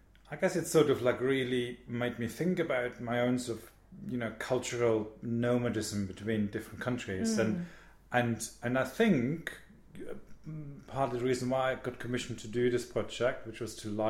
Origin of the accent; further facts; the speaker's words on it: Germany; I mean, I've grown up in a small market town in Germany.